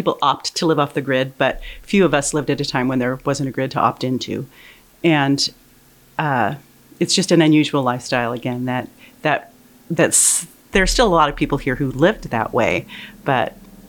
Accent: Soldotna, Alaska, United States; So I was born in Soldotna. While I didn't choose that, I've made the decision to spend my life here.

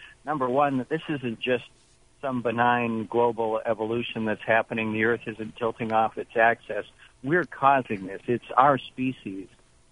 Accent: Pacific Northwest, United States; I'm from the Pacific Northwest, and we're not approaching anywhere near that in terms of the kind of rainfall that we get

